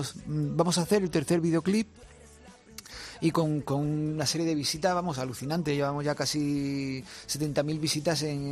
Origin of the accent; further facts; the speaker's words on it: Granada, Andalusia, Spain; soy del Albaicín, pero bueno, está toda la vida en Granada capital.